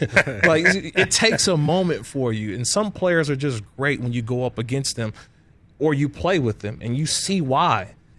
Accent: Oakland, California, United States; Like, because I was the kid from Oakland, they would gravitate to me. Like, hey, what's up, Oakland?

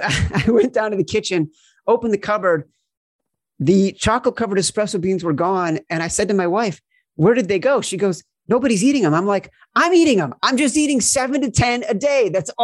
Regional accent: Chicago, Illinois, United States; Like, to me, listen, I grew up in Chicago, right?

